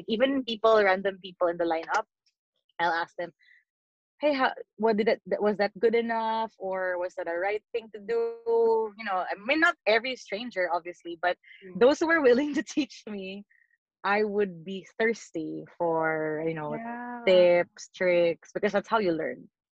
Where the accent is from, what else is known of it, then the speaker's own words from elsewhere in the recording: Davao City, Davao Region, Philippines; also born or lived in Bicol; I was born in Bicol, but I grew up and I currently live in Mindanao. So I used to be from Davao City. I still am a Davaoeni at heart. But, you know, again, I wear many hats. I have many roots. But part of them is really in Davao.